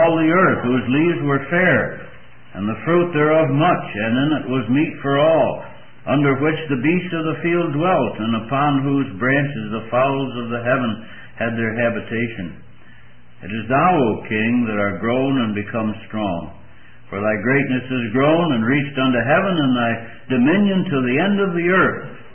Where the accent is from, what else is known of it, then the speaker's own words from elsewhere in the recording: Scotland, United Kingdom; I was also thrilled to note that, as a Scotsman, the train ride is free.